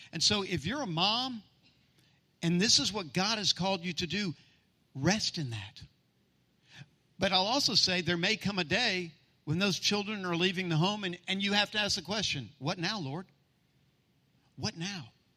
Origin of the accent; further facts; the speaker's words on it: Virginia, United States; I remember I grew up in Northern Virginia and we had a lot more snow then than what we experience now